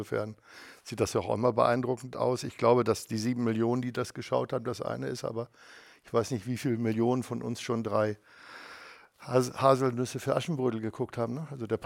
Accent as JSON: {"language": "German", "region": "Hamburg", "country": "Germany", "said": "weil ich komme ja aus Hamburg"}